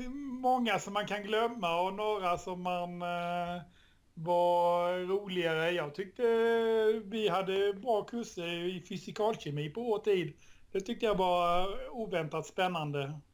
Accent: Reftele, Jönköping County, Sweden; Är från västra Småland, från början från ett samhälle som heter Räftele.

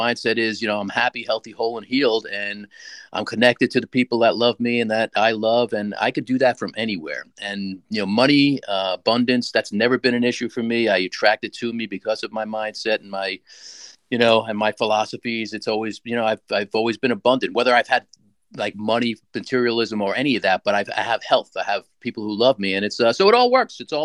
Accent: Brooklyn, New York, United States; also born or lived in Queens / Long Island; So yeah, I grew up, I was born in Brooklyn, nice Jewish boy from Brooklyn, and lived there for years and lived in Queens, New York, and spent most of my life on Long Island.

